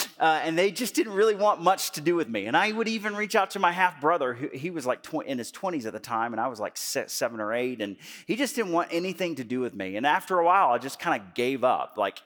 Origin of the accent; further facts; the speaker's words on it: Birmingham, Alabama, United States; I believe that he was still in my hometown of Birmingham, Alabama.